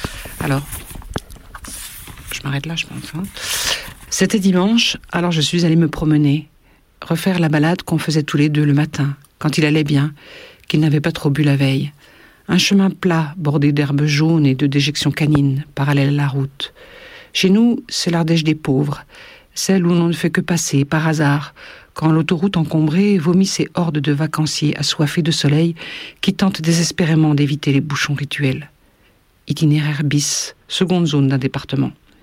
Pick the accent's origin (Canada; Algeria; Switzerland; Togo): Algeria; now in France; Je suis une grande déracinée, moi. J'ai passé mon enfance en Algérie.